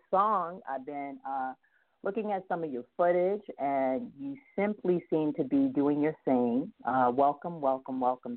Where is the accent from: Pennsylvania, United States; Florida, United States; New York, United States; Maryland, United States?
New York, United States; because I am from New York.